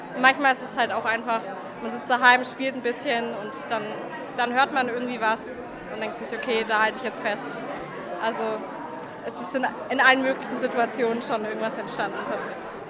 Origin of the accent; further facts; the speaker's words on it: Nuremberg, Bavaria, Germany; ich bin 21 und ich bin aus Nürnberg.